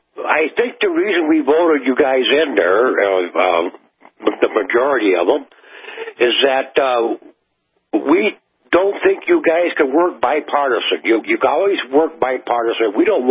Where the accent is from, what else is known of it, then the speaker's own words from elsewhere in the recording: Minnesota, United States; Well, you got to excuse me, because I'm from Minnesota.